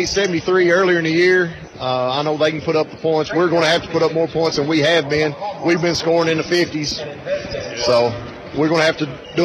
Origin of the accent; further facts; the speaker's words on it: United States; I'm from Perry County originally and have worked in the system for a long time